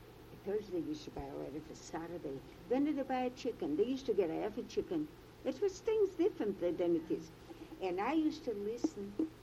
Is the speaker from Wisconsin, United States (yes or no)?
no; Missouri, United States; I have to know, I come from Missouri, you see.